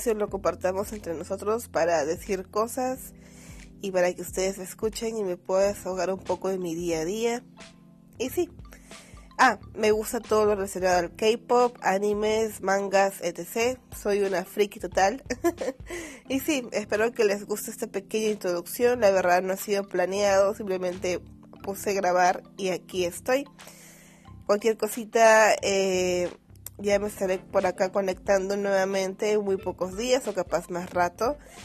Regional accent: Lima, Peru; soy de Perú, acá en Lima. Estuve estudiando contabilidad

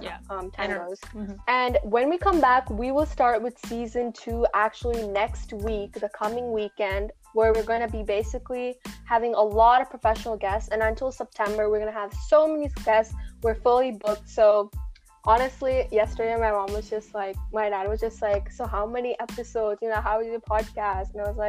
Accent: India; I like that we are Indians and we can represent our culture the way we want to.

